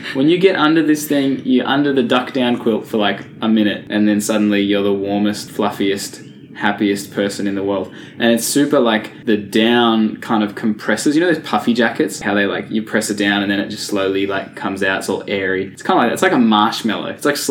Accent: Canberra, Australian Capital Territory, Australia; You know, I grew up in Canberra, so I grew up in a cold place.

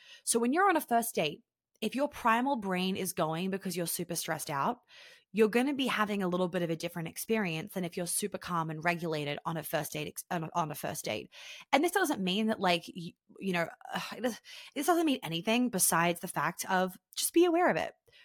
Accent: Australia; accent: Australian; now in United States; I'm not used to it anymore because I hang around Americans all the time. But then when I'm back in Australia, I'm like, oh God, we do sound a little bit like bogans.

